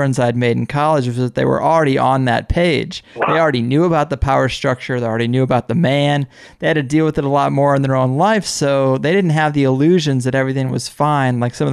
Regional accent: Midwest, United States; I grew up in the Midwest, and I didn't really have any black friends until college

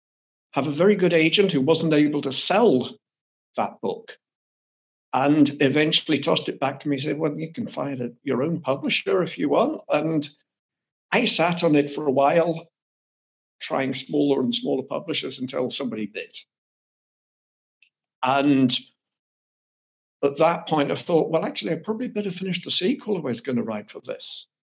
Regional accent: South East England, United Kingdom; as you maybe can guess from the accent, I'm English. I live here in the south of England, and I grew up around the south of England, went to school in the city of Winchester, and then I went to Cambridge.

